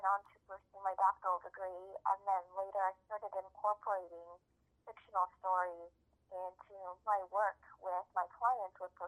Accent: Ukraine; I was born and raised in Ukraine, and after we were exposed to radiation, my health was severely compromised.

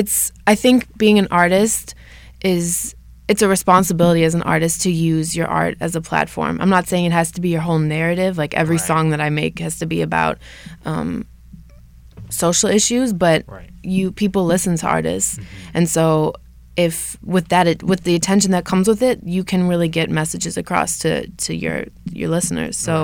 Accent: Minnesota, United States; now in Los Angeles, United States; So I'm from Minnesota.

